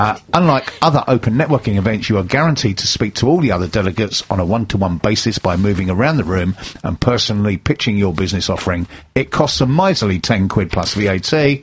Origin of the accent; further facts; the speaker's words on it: Lewisham, London, United Kingdom; I grew up in Lewisham, that's only just round the corner from Bromley